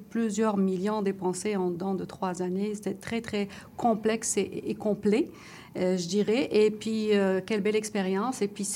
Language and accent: French; Morocco; c'est pas parce que je suis marocaine qu'on va aller au Maroc